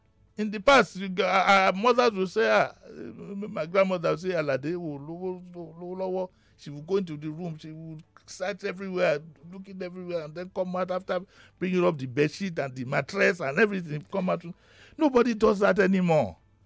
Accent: Lagos, Nigeria; because I'm from Isaleko

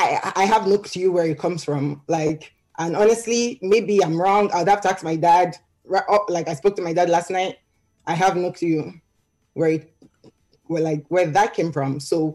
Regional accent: Delta, Nigeria; we're from Delta State. Like, so, like, that's our hometown. Like, we're from Niger Delta.

